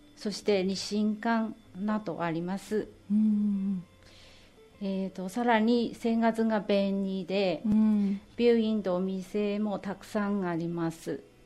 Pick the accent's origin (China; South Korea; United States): China; Guangdong; Japanese is a second language; now in Japan; 私出身は中国広東省です。